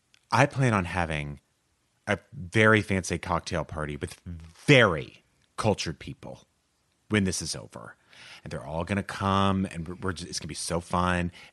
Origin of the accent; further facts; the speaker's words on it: Canada; moved away as an adult; now in Madrid, Spain; I am a Canadian expat living and working in Madrid for the last 8 years.